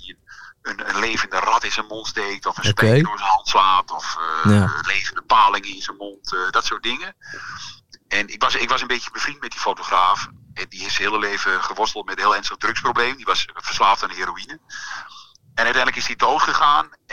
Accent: Enschede, Overijssel, Netherlands; Ik ben een tukker, ik kom uit Enschede.

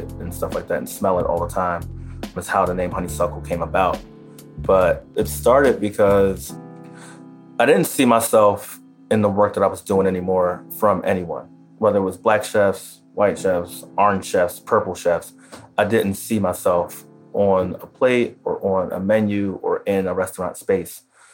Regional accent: Philadelphia, Pennsylvania, United States; the row house that I grew up in Philly

